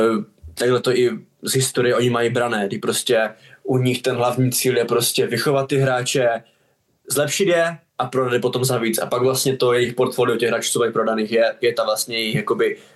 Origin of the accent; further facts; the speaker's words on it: Ostrava, Moravian-Silesian Region, Czechia; moved away as an adult; Dá se říct, že já jsem vlastně celý život byl v Ostravě